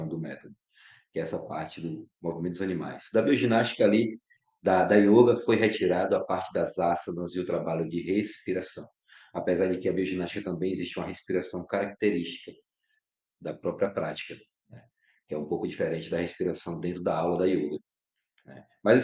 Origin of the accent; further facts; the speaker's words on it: Bahia, Brazil; Como um bom baiano que sou, a capoeira tá no sangue.